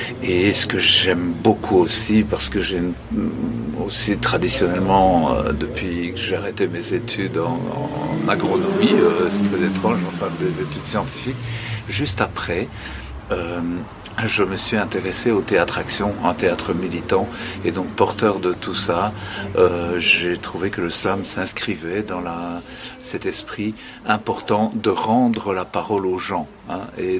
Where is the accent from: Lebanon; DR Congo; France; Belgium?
Belgium; Liège, Wallonia; je rentrais en Belgique parce que voilà, je suis né en Belgique, je suis liégeois d'origine.